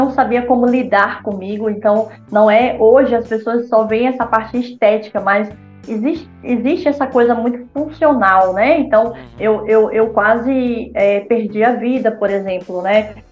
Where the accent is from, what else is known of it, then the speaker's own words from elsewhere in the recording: Bahia, Brazil; born there; lá aqui no interior da Bahia, onde eu nasci